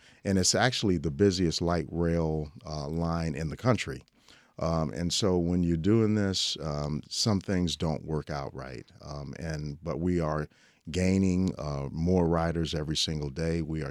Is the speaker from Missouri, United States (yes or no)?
no; Chicago, Illinois, United States; Well, I'm actually from Chicago, but...